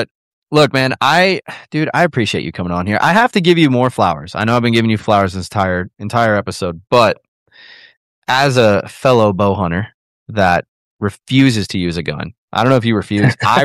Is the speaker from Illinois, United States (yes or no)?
yes; Schaumburg, Illinois, United States; I mean, I'm originally from Illinois, right?